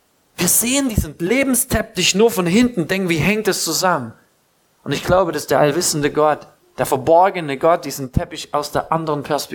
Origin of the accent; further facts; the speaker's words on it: Saxony, Germany; ich komme aus dem Erzgebirge, ich bin da raus.